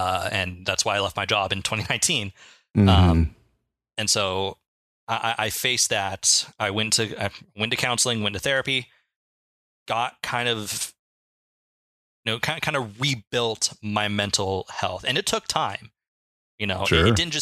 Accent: Anaheim, California, United States; I grew up in Southern California. I actually grew up in Anaheim, but I was born before the Anaheim Ducks were a franchise.

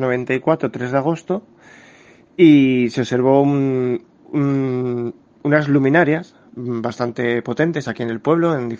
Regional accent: Morales de Toro, Castile and León, Spain; También he creado las jornadas de ufología en mi pueblo, aquí en Morales de Toro, que van por su cuarta edición.

